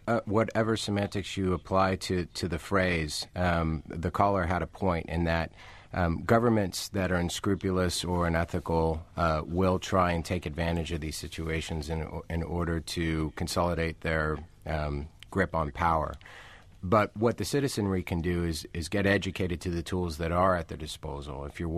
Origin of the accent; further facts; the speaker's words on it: United States; maybe I'm too American on this, you really cannot rely on the state to protect you and your family.